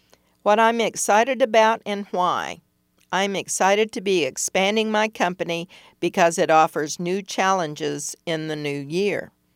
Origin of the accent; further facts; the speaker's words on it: Glendale, Arizona, United States; moved away as an adult; Where I came from and why I left: I came from Glendale, Arizona, and I moved here in 2005.